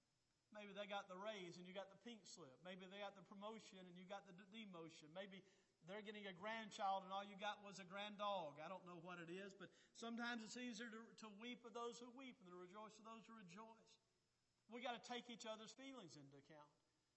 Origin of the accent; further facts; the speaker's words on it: Birmingham, Alabama, United States; Growing up in Birmingham, Alabama, it seemed like that every Saturday and Sunday for about 8 months out of the year, we'd go out door knocking.